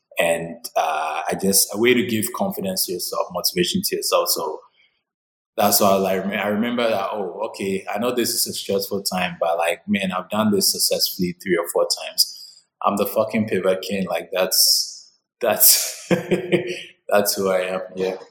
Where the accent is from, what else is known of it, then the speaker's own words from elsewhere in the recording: Ghana; I come from a very normal middle-class background in Ghana. I grew up in Ghana all my life, from nursery to literally high school. After high school, I got the opportunity to study in America on a scholarship.